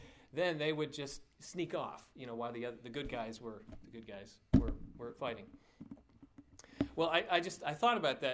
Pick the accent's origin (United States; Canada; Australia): United States; New England; And it's kind of odd growing up in New England and liking The Dukes of Hazzard, isn't it?